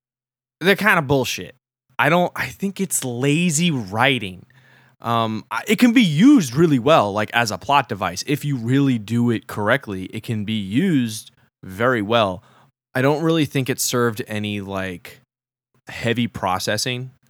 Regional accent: New York, United States; accent: New York; Like, my New York accent is coming out now.

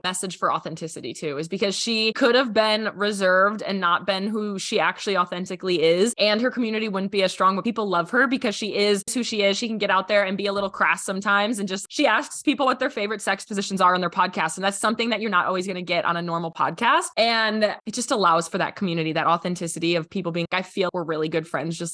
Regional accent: Milwaukee, Wisconsin, United States; I'm from Milwaukee, so everybody talks about Harley Davidson

